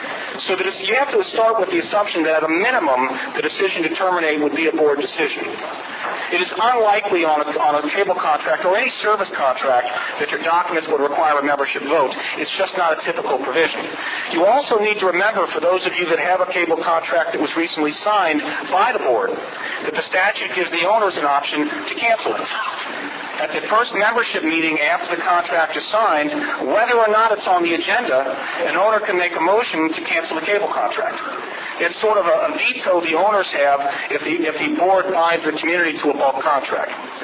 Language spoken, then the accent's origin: English; Cincinnati, Ohio, United States; I'm from Cincinnati. I've suffered longer than anybody.